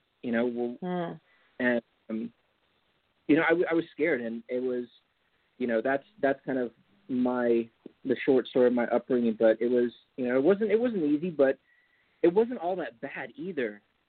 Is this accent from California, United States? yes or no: yes; California, United States; So I grew up in the Napa Valley.